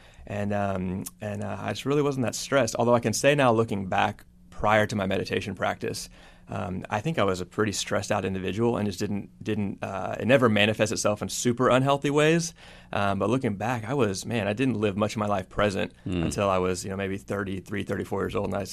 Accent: Texas, United States; Now, I grew up in Texas.

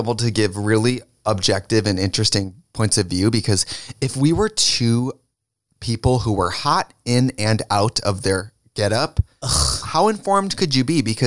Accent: Wisconsin, United States; accent: Wisconsin; If you think my accent is strong, it's full Wisconsin.

